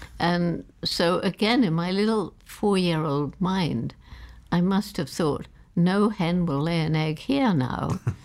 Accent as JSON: {"language": "English", "region": "London", "country": "United Kingdom", "tie": "born there", "said": "Well, I was born in London."}